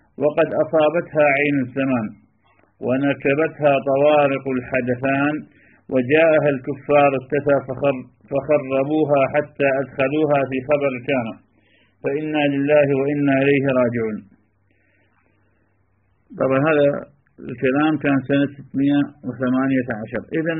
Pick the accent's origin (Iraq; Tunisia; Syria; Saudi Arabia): Iraq; moved away; وحينما خرجنا من بلادنا العراق واختلطنا بغير البلاد بلاد العجم